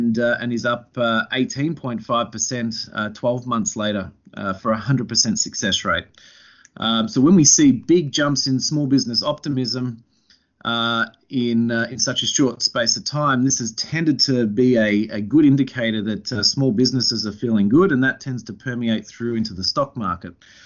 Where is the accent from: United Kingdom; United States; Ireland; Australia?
Australia; Victoria; Well, guys, we are officially the lepers of Australia, Victorians.